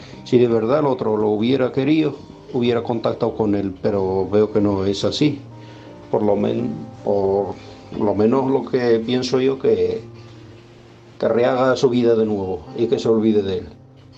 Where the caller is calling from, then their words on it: Algeciras, Andalusia, Spain; corresponsal de Algeciras.